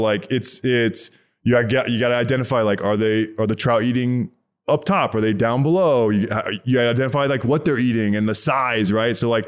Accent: Texas, United States; now in New York, United States; I mean, never in the world did I imagine growing up in Texas that I would live in New York, let alone raise kids in New York.

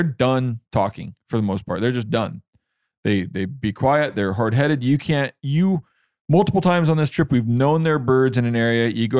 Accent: Kansas, United States; Easterns here, you know, in Kansas, I've got the luxury back when Easterns were doing pretty decent around my hometown of PL.

